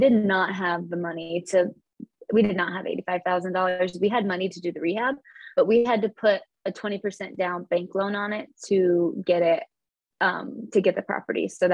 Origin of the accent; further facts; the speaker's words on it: Iowa, United States; Another huge advantage to investing where I grew up in Iowa, is that I just have connections and I know people